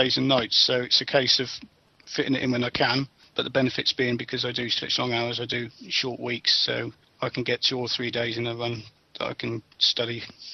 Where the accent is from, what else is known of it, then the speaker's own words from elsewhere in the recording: Didcot, South East England, United Kingdom; I'm from Didcot, just outside Oxford